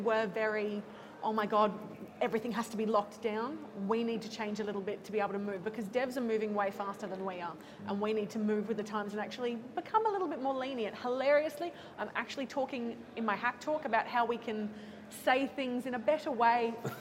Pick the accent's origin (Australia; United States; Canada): Australia; Brisbane, Queensland; I am not. I'm from Brisbane.